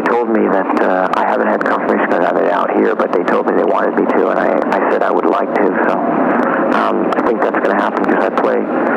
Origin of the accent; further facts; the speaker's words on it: New York, United States; I grew up around New York, so when I was a kid, I was a Yankee fan